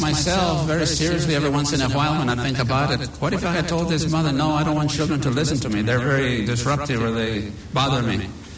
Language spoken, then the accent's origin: English; Texas, United States; born there; I was born in South Texas of Mexican parents. Both my father and mother were from Mexico.